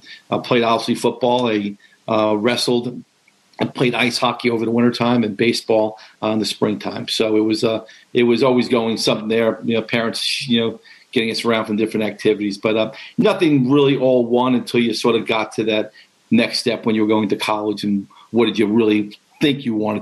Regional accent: New York, United States; Back where I grew up on Long Island, the New York Rangers, that was their home ice.

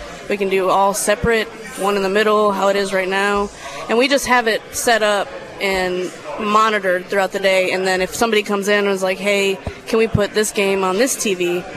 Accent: Buffalo, New York, United States; which is crazy because I'm from Buffalo originally.

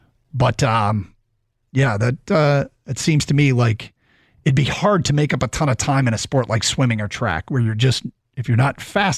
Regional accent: Ann Arbor, Michigan, United States; As a kid growing up in Ann Arbor, I would see the University of Michigan cross-country team all the time.

